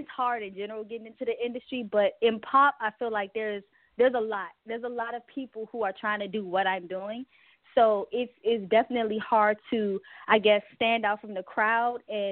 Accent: Baltimore, Maryland, United States; I'm a pop R&B artist. You know, I'm from Maryland, Baltimore to be exact, you know.

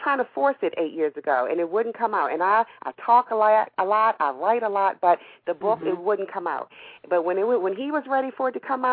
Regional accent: Baltimore, Maryland, United States; now in Atlanta, United States; because I am from Baltimore. And although I live in Atlanta now, my heart is still in Baltimore. So it'll always be home.

